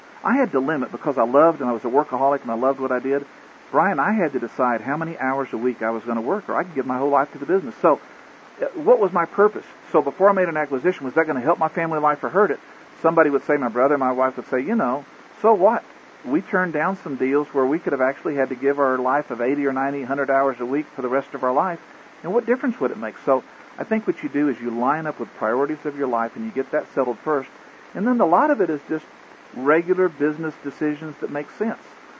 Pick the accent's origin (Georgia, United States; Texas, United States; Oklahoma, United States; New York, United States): Oklahoma, United States; and yet I'm from Oklahoma where the population is less than 10% black.